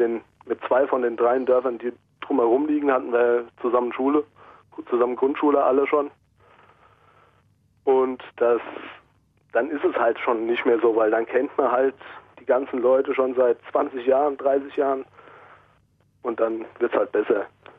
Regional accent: Rhineland-Palatinate, Germany; Also wir haben ja bei uns in Rheinland-Pfalz das Gebiet Pfalz

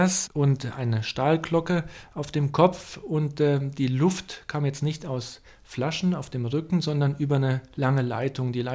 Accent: Saarland, Germany; Dort habe ich meine Jugend verbracht. Klar, ich bin im Saarland aufgewachsen und mein Herz schlägt für Saarland.

